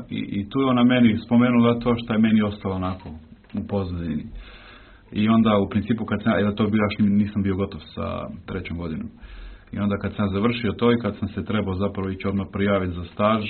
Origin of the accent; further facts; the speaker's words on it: Zagreb, City of Zagreb, Croatia; Pozdrav, evo, ja sam iz Zagreba.